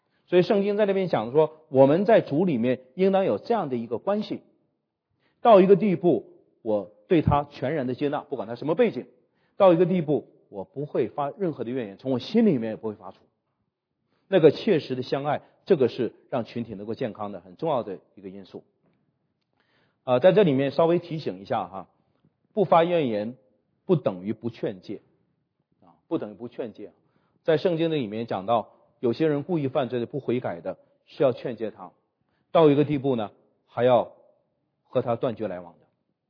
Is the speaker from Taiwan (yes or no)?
no; China; 我们中国人比较内敛啊，我们比较很少当面去指责别人，埋怨别人，我们很少的。